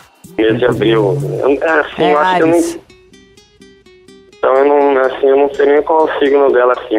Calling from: Santa Fé do Sul, São Paulo, Brazil; Eu falo aqui de Santa Fé do Sul, interior de São

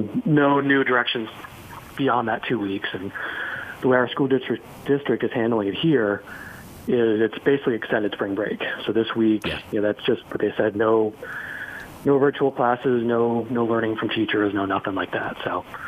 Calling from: Virginia, United States; Hey, I'm calling from Virginia, Mike.

